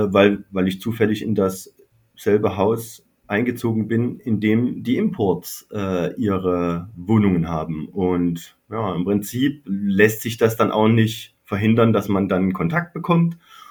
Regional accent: Freiberg, Saxony, Germany; now in Dresden, Germany; also ich bin eigentlich zum Studieren nach Dresden gekommen. Ich bin ursprünglich aus Freiberg.

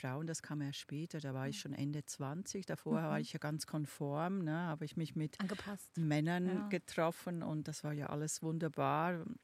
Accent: Obwalden, Switzerland; accent: Swiss; Ich bin aus der Urschweiz. Ich bin richtige Kanton Obwalden, also wirklich aus einem der Urkantone.

